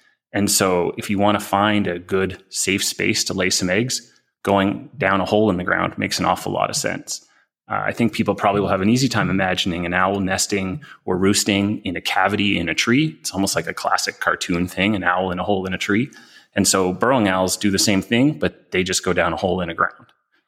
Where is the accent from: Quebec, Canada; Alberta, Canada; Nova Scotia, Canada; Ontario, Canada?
Nova Scotia, Canada; also born or lived in British Columbia; But I'm originally from Nova Scotia and spent a bunch of time in BC, and I love the coast.